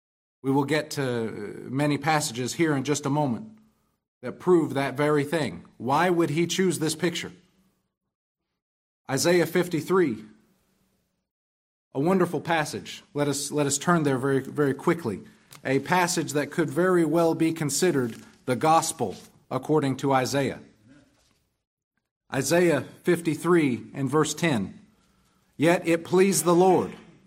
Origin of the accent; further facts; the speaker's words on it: Choctaw, Oklahoma, United States; I'm from Choctaw, Oklahoma. That's a suburb of Oklahoma City on the east side.